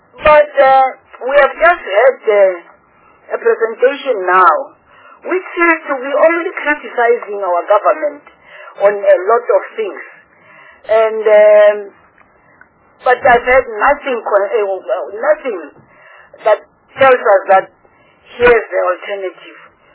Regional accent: Soweto, Gauteng, South Africa; I'm from Soweto

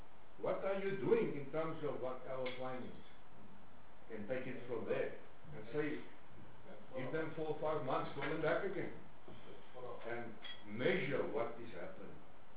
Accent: Northern Cape, South Africa; as I'm from the Northern Cape

